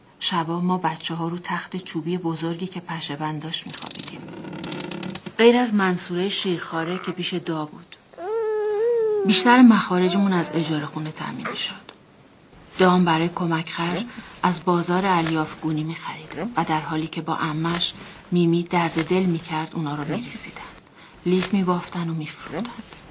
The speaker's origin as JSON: {"language": "Persian", "town": "Basra", "region": "Basra Governorate", "country": "Iraq", "tie": "born or raised there", "said": "از روستای کردنشین زرین آباد دهلوران به بصره مهاجرت کرده بودم. من و 4 تا از خواهر و برادرم در بصره به دنیا اومدیم."}